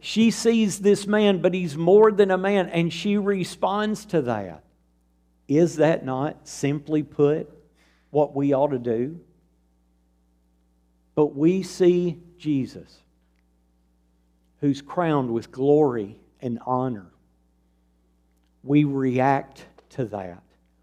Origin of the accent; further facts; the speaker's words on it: Woodbury, Tennessee, United States; And both of those individuals were Tennessee lawmakers, and both of them came from the area that I'm from Woodbury.